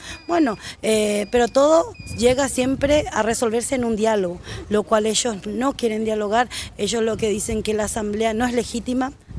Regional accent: Paraguay; las comidas típicas de mi país. Yo soy paraguaya

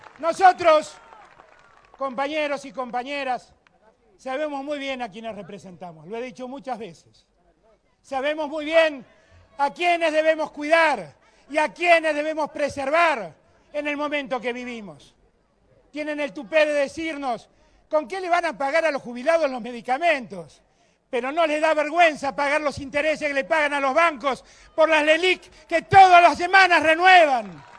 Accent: Argentina; No existe la periferia en Argentina, somos todos argentinos y tenemos que construir un país que contenga a todos los argentinos.

